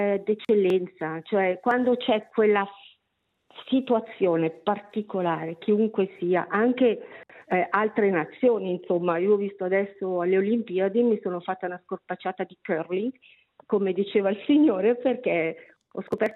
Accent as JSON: {"language": "Italian", "town": "Lugano", "region": "Ticino", "country": "Switzerland", "said": "sono luganese, quindi pro Lugano"}